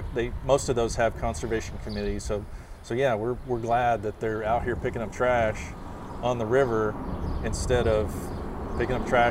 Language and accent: English; Texas, United States; But you know, I grew up in Texas, and it's like, man, we've got all these incredible rivers